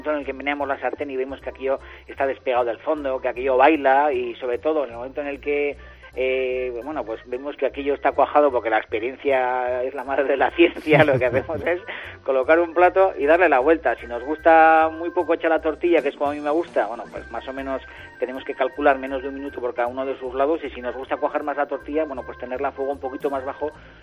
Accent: Hondarribia, Basque Country, Spain; yo soy de Hondarribia, que está considerado barrio de Bilbao.

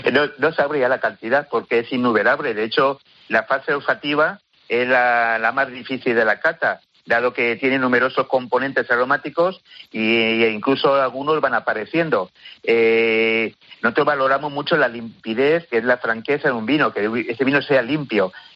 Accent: Canary Islands, Spain; yo soy canario y muchas veces en los vinos de mi tierra pues percibo esa salinidad que da el Atlántico

